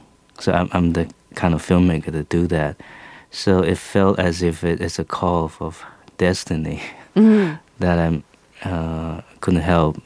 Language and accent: English; Taiwan; English is a second language; Shamefully, no. I grew up in Taiwan.